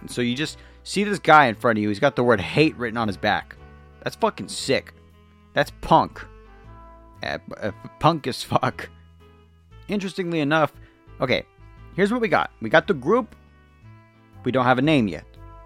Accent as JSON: {"language": "English", "region": "California", "country": "United States", "said": "I'm an idiot from California."}